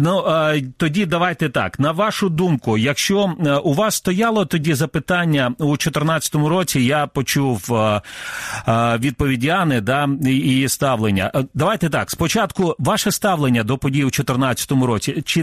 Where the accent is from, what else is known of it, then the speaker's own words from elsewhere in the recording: Feodosia, Crimea, Ukraine; born there; оскільки я також народився у Феодосії, не так багато, може, часу там прожив